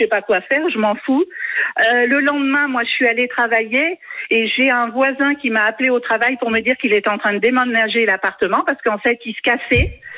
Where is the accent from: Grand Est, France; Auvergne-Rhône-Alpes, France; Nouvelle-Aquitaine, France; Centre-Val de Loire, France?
Auvergne-Rhône-Alpes, France; je suis en Auvergne, je suis du Cantal.